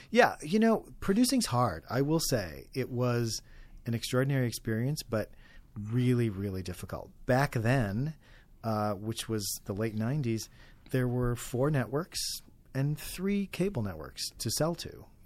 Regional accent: Illinois, United States; Not Chicago, but out in the cornfields of northern Illinois, which was a nice place to grow up.

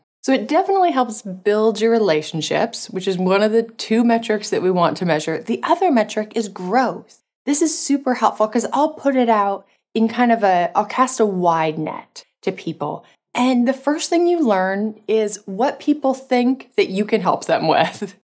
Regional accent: Montana, United States; Maybe it's because I'm from Montana, but I have so many gardening analogies.

